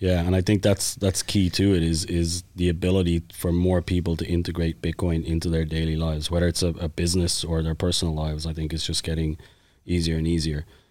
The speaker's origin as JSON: {"language": "English", "country": "Ireland", "said": "Like I have a Canadian passport. I'm obviously Irish. I have a work visa for the US."}